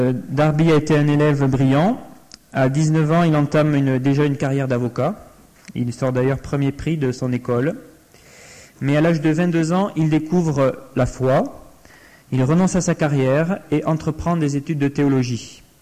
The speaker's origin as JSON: {"language": "French", "region": "Nouvelle-Aquitaine", "country": "France", "said": "dans le Béarn, d'où je suis originaire"}